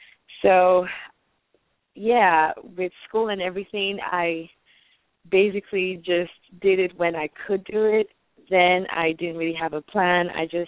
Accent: New Jersey, United States; Hi. Hi, George. I'm from New Jersey, by the way.

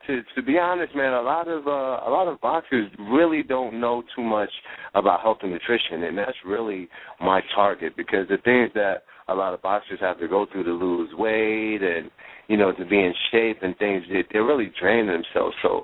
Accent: Brooklyn, New York, United States; I am from Brooklyn. Like, the pride and the culture and the heritage that we have, all of us Brooklynites, man, it is so amazing.

